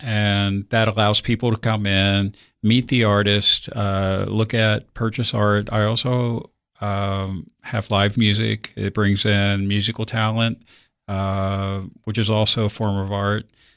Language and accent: English; Hamilton, Ohio, United States; now in Tennessee, United States; I'm originally from the Cincinnati area, Hamilton, Ohio.